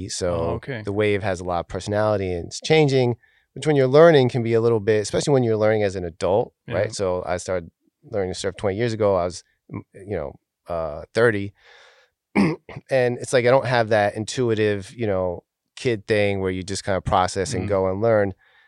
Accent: New York, United States; I'm from the Lower East Side of New York. And that's like a pretty big part of who I am. So I grew up there.

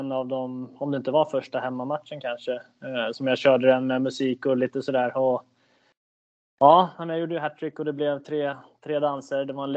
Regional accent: Södertälje, Stockholm County, Sweden; now in Kalmar, Sweden; jag född och uppväxt i Södertälje. Första flytten från Södertälje var ner hit till Kalmar. Så när jag spelade i AIK så pendlade jag från Södertälje. Så Södertälje kille.

